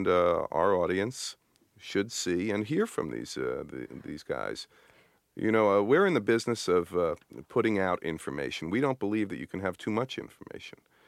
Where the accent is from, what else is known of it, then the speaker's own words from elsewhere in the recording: United States; I'm an American citizen